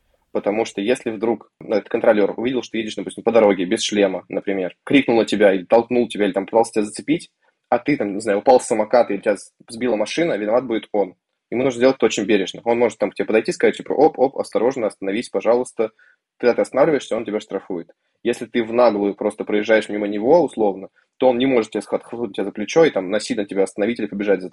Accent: Moscow, Russia; я из Москвы, там никто не ездит со шлемом

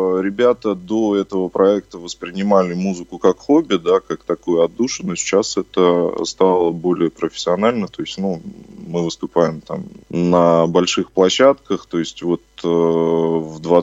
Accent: Moscow, Russia; born there; also born or lived in China; я родился в Москве, в районе Чертаново, вот, а с Дальним Востоком у меня много что связывает. Ну, во-первых, я некоторое время прожил в Китае

